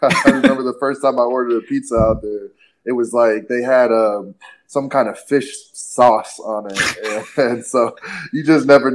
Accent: Japan; No, I'm not Japanese at all.

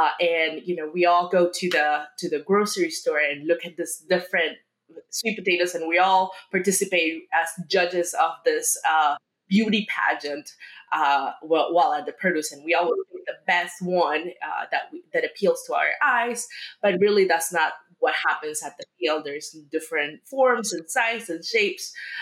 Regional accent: Peru; English is a second language; now in United States; I'm originally from Peru, then master's in and bachelor's in Mississippi State, Texas A&M, and now Duke, and then North Carolina State University.

